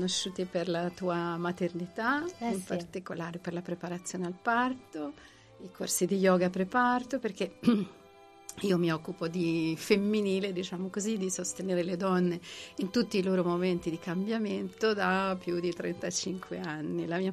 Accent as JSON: {"language": "Italian", "town": "Milan", "region": "Lombardy", "country": "Italy", "moved": "as an adult", "said": "ancora ero a Milano perché io sono milanese"}